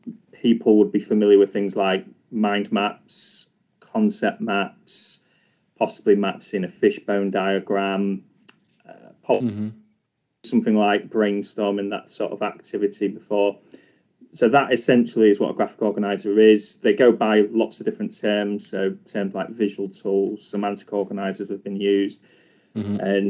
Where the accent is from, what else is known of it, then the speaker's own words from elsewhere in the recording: England, United Kingdom; accent: northern English; I think, if I remember rightly, because of my northern accent